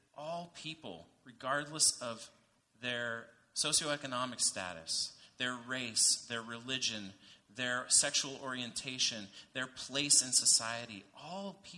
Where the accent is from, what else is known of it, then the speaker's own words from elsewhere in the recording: Edmonds, Washington, United States; For me, growing up, as I said, I was from Edmonds, down south. It was the kids from Linwood. We were in this nice kind of suburb overlooking the beautiful Puget Sound